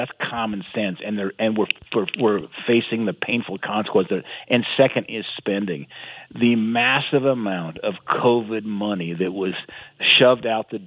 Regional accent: Bozeman, Montana, United States; In my hometown of Bozeman, the median home price is $800,000, $900,000.

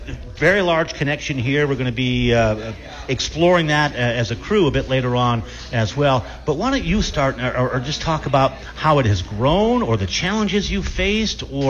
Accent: Glendive, Montana, United States; now in Billings, United States; I lived a lot of my time in western Montana, spent some time growing up in Glendive. We're in Billings now.

